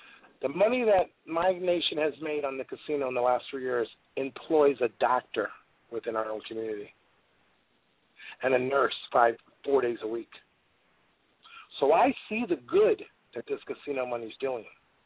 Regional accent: New Brunswick, Canada; Because I'm from the Madawaska Maliseet.

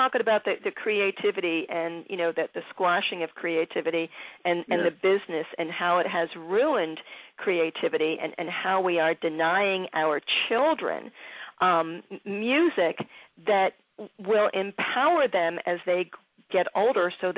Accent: Philadelphia, Pennsylvania, United States; I grew up in Philly, so there was a lot of doo-wop and the sound of Philadelphia.

